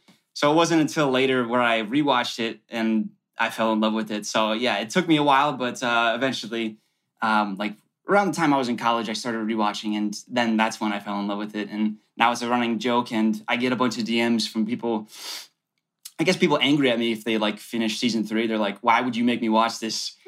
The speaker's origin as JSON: {"language": "English", "region": "Wisconsin", "country": "United States", "said": "I'm from Wisconsin. People in Wisconsin, they know how to drink, but I didn't get that genetic."}